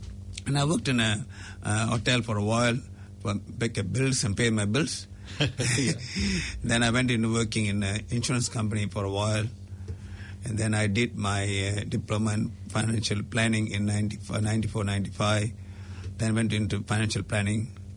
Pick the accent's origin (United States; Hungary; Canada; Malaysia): Malaysia; moved away as an adult; also born or lived in India; now in New Zealand; I came here as a student to study here at Massey University. I was born and brought up in Malaysia, and I was working in a banking for 3 years by that time. My early childhood in Malaysia and part of my education went to India as well.